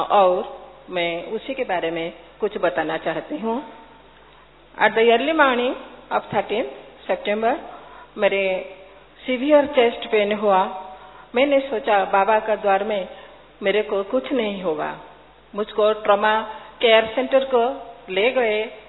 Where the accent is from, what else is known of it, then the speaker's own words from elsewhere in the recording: Odisha, India; ओडिशा की निवासी हूँ.